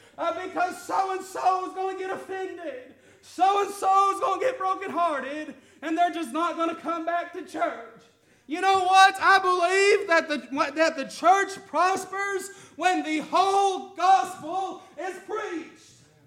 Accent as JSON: {"language": "English", "town": "Westmoreland", "region": "Tennessee", "country": "United States", "tie": "born or raised there", "said": "I'm so thankful for the saints of old that I was raised underneath there in Westmoreland, Tennessee."}